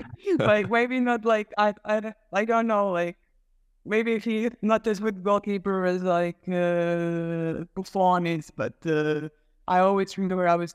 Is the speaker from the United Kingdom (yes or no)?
no; Neum, Federation of Bosnia and Herzegovina, Bosnia & Herzegovina; English is a second language; I grew up in Neum. Like I always take it inside my heart everywhere I go